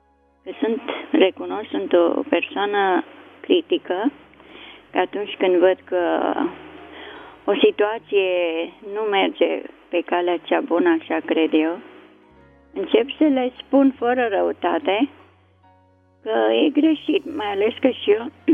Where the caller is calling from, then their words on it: Bucharest, Romania; din București.